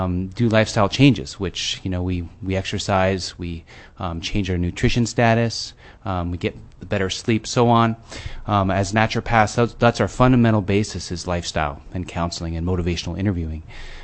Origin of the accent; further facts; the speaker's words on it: Sand Point, Alaska, United States; I'm originally from the Eastern Aleutians. I'm from Sandpoint in the Shumagin Islands, and so I'm feeling very privileged to come back and serve the people from my region.